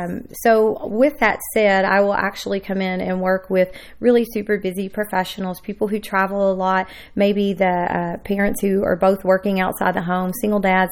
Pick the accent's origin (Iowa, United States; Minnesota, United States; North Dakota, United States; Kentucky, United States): Kentucky, United States; Madisonville; now in Louisville, United States; I grew up in Madisonville, Kentucky, and ended up in Louisville several years ago, and it truly has been home to me.